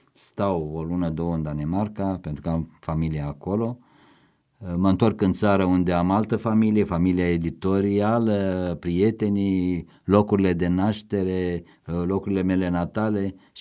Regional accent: Râmnicu Sărat, Buzău County, Romania; moved away; Eu sunt din Râmnicu Sărat.

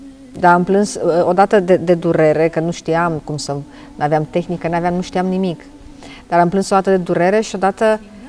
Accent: Bulzești de Sus, Hunedoara County, Romania; Eu vin dintr-un colț uitat de lume și pe care îl numesc raiul meu. Comuna Bulzești de Sus, județul Hunedoara. E așa situat cumva la poalele muntelui Găina.

